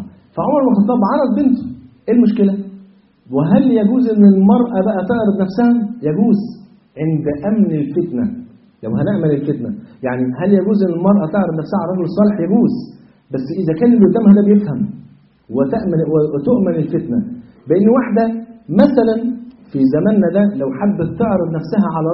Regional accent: Egypt; وزي ما بيقولوا كده عندنا في مصر يقول لك ايه، نقل بنتك ولا تنقيش لابنك

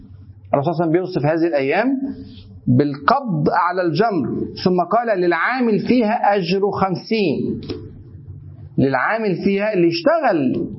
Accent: Egypt; بيقولوا عندنا في مصر

